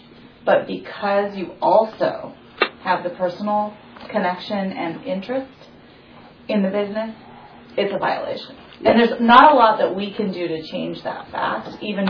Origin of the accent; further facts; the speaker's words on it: Oregon, United States; I'm also from Lane County, so I just want to take a minute to thank you for taking the trip to come here